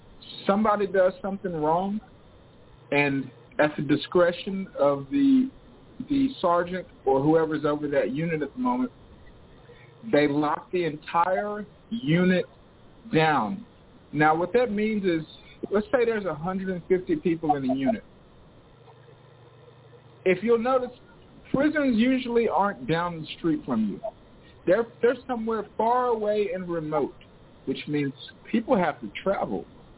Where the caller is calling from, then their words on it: Portland, Oregon, United States; I'm calling in from Portland, Oregon.